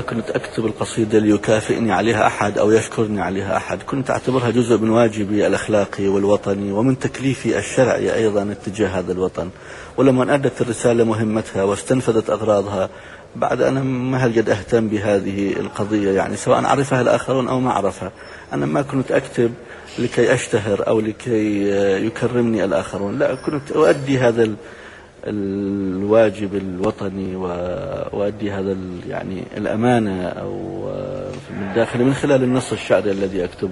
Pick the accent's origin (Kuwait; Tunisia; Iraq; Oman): Iraq; born there; وحملت أيضا اسمي الذي ولدت فيه بالعراق إلى بلدي